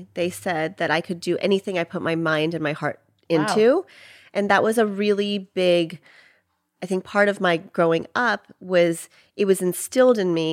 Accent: Chicago, Illinois, United States; also born or lived in Atlanta; So Atlanta was home after I moved from Chicago. That's where I was born and raised.

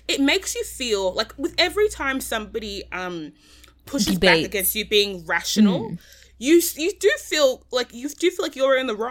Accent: Sydney, New South Wales, Australia; how we're all from Sydney

